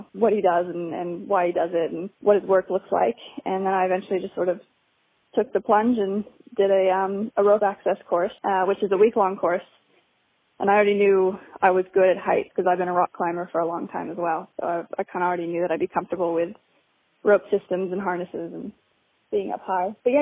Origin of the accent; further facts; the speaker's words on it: United States; moved away as an adult; I came here from America 5 years ago, just over 5 years ago